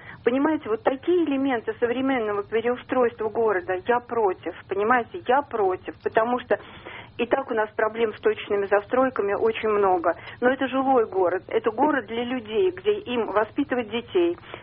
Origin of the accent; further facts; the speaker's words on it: Moscow, Russia; Но здесь же люди живут, мы москвичи коренные, мы живем здесь.